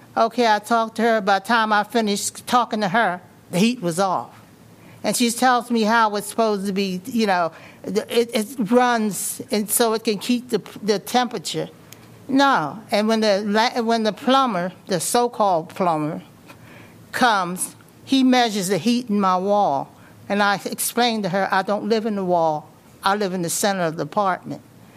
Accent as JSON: {"language": "English", "town": "Iowa City", "region": "Iowa", "country": "United States", "said": "I'm from Iowa City."}